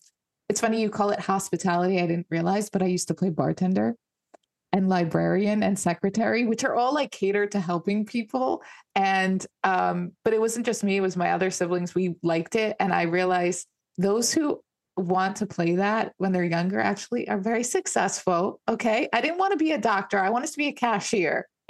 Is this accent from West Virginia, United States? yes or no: no; New York, United States; because when I was younger as well, my mom would take us, I'm from New York, and we didn't get to stay at hotels